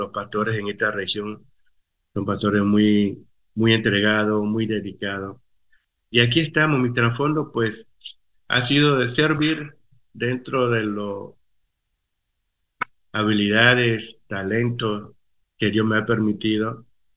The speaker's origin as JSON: {"language": "Spanish", "country": "Panama", "lives_now": "Maryland, United States", "said": "soy panameño, mi esposa es guatemalteca."}